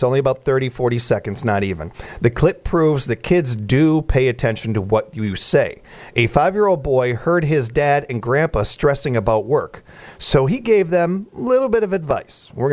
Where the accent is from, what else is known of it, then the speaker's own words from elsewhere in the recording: Illinois, United States; the fact that I looked the way I did and I was from Illinois did not help me, Eddie, in a snowball fight.